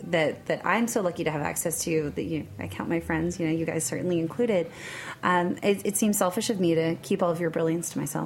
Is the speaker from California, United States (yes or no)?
no; New York, United States; I am from New York originally.